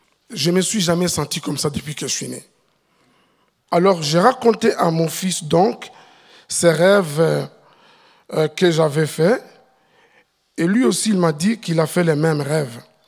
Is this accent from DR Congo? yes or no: yes; eastern Congo, DR Congo; now in Switzerland; Le pays d'adoption, c'est la Suisse. Et mon premier pays d'origine, c'est le Congo RDC. Et je viens dans l'est du Congo, là où on massacre que les gens. Et le deuxième pays, c'est le Rwanda. C'est le pays de ma mère.